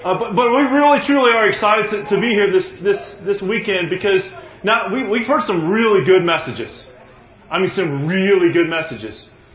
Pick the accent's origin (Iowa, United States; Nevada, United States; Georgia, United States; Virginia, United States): Virginia, United States; We're from Virginia, so it's a little different out this way, a little bit more smoky than where we are